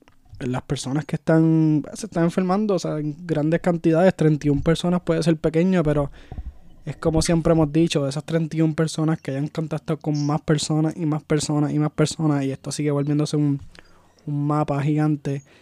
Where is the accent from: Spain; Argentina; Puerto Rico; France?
Puerto Rico; Como puertorriqueño y como mundo entero.